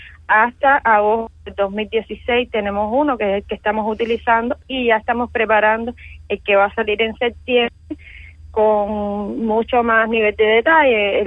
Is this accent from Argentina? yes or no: no; Marianao, Havana, Cuba; Sí, estamos en Marianao. Yo nací y vivo en Marianao, en una parte importada que se llama El Palmar, pero probé un tiempo en el pedado para estar más céntrico